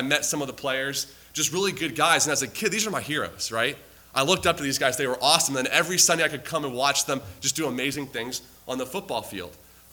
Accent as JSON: {"language": "English", "town": "Tampa", "region": "Florida", "country": "United States", "tie": "born or raised there", "lives_now": "Detroit, United States", "said": "I'm from Detroit right now, I live in Detroit now, but I grew up in Tampa Bay. And my favorite team growing up was the Tampa Bay Buccaneers."}